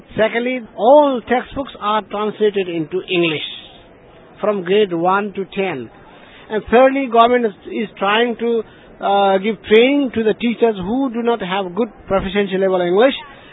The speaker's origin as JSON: {"language": "English", "country": "Nepal", "second_language": "English", "said": "from Nepal."}